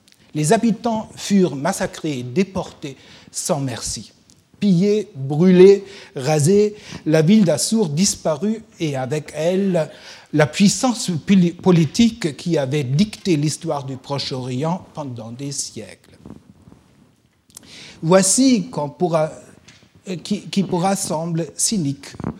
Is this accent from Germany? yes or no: yes; Germany; French is a second language; tout ce que j'ai fait après chez nous en Allemagne est beaucoup inspiré par ça